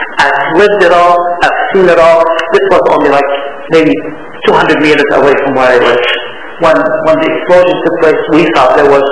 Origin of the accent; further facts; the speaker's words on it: Lebanon; To me, when I grew up in Lebanon